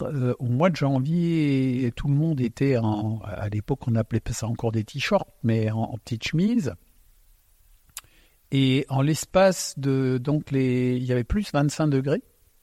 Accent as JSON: {"language": "French", "region": "Grand Est", "country": "France", "first_language": "Alsatian", "second_language": "French"}